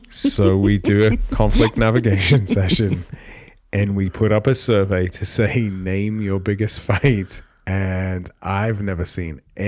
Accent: Libby, Montana, United States; I'm from Libby.

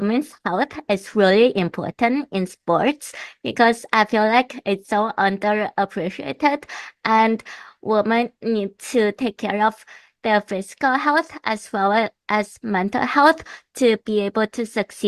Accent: Vancouver, British Columbia, Canada; I'm from Vancouver, BC

